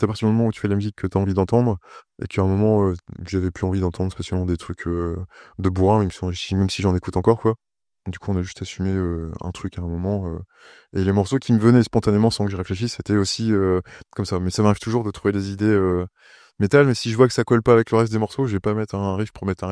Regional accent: Poitiers, Nouvelle-Aquitaine, France; quand j'étais ado à Poitiers

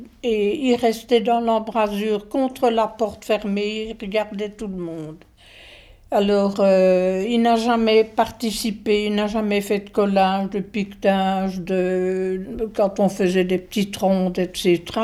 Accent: Froidmont, Wallonia, Belgium; je suis institutrice maternelle

